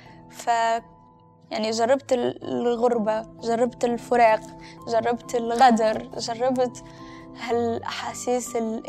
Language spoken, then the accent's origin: Arabic; Tunisia; طفولتي بسيطة في تونس، كل عمري عشت في تونس يعني.